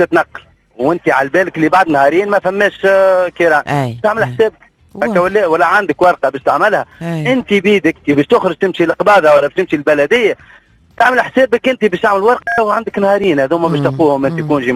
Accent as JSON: {"language": "Arabic", "country": "Tunisia", "said": "أنت سألت شنو تأثيرات الإضراب بالنسبة لنا احنا كمواطنين تونسيين"}